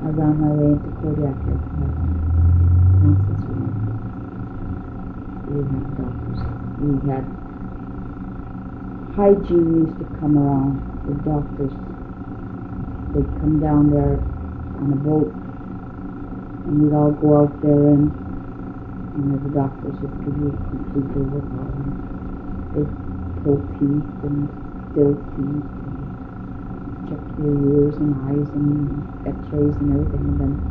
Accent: Alaska, United States; Being from Alaska, it seemed like every class I went to, they found out I was from Alaska.

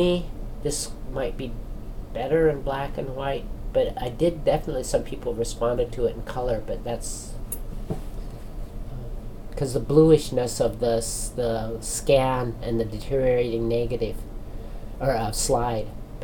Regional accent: Auburn, United States; And I grew up in Auburn, where the railroads would come through there.

